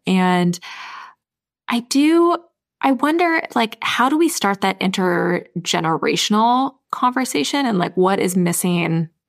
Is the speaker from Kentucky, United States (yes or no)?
no; Nebraska, United States; my parents still live in the house that I grew up in, but I'm from Nebraska and I love my parents so much, but I just can't imagine me moving back to Nebraska anytime soon.